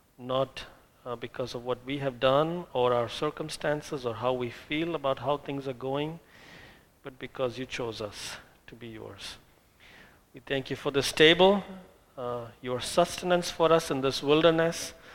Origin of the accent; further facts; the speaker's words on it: India; I grew up in India, and I was literally worshiping the idols